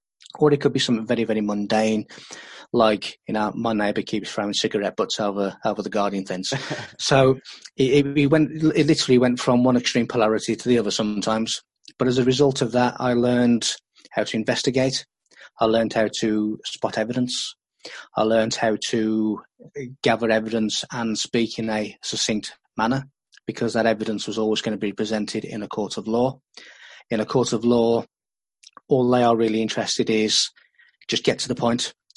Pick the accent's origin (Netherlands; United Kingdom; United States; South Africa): United Kingdom; West Midlands; born there; I was born in the West Midlands in the UK, which is where I stopped predominantly for the mass part of my life, just moving around a very, very small geographic area.